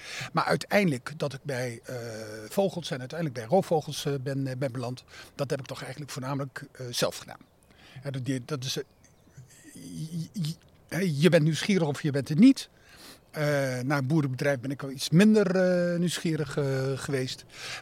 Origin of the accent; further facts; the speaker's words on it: Zevenaar, Gelderland, Netherlands; Ik ben opgegroeid in Zevenaar. Dat is zeg maar in het gebied waar de Rijn ons land binnenkomt.